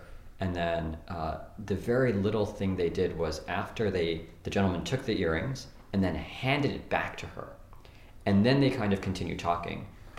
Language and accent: English; New York City, New York, United States; So I also grew up in New York, a combination of Staten Island, Brooklyn, Manhattan, Queens, all are places I've worked or lived.